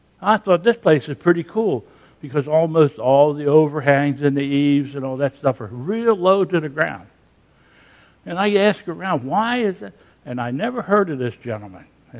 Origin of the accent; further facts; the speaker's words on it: Pennsylvania, United States; but I'm from Pennsylvania